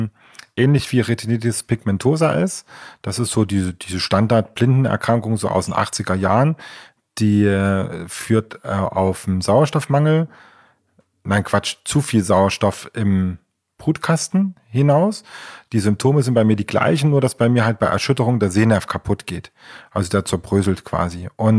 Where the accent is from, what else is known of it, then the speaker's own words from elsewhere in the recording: Leipzig, Saxony, Germany; Ich bin ja ursprünglich aus der DDR, also komme aus Leipzig, aus der wunderschönen Stadt Leipzig.